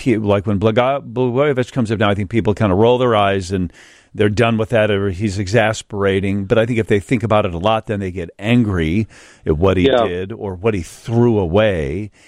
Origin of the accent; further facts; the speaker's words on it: Chicago, Illinois, United States; But what do I learn as a Chicagoan that maybe I didn't know?